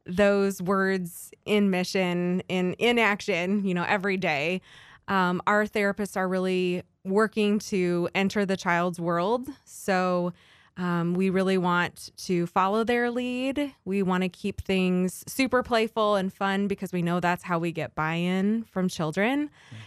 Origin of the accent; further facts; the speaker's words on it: Knoxville, United States; I grew up in Knoxville, yeah. So my roots are here.